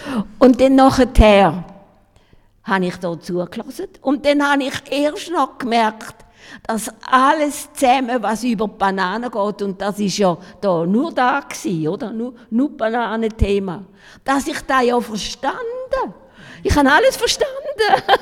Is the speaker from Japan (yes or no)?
no; Switzerland; weil ich komme aus der Schweiz